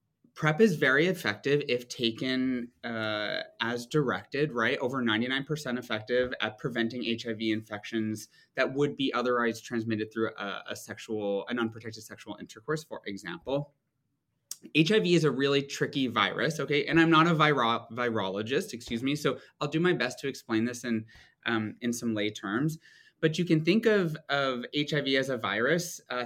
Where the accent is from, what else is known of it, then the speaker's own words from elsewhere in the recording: United States; now in Toronto, Canada; I'm American, actually, but I've lived up in here in Canada for a couple years, and I love being up here. I'm based out of here in Toronto.